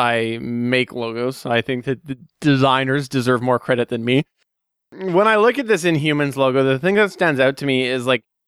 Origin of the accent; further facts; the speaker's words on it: Canada; I'm Canadian and I can't get it in Canada.